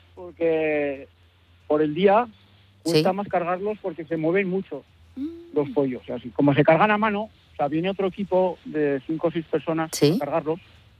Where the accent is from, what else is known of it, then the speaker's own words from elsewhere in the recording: Navarre, Spain; y yo soy al lado de Cabanillas.